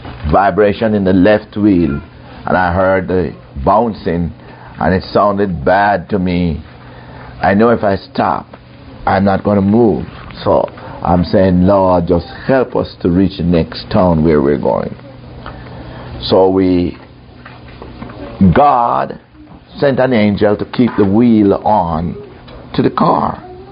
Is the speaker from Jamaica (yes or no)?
yes; Jamaica; That's when I came from Jamaica.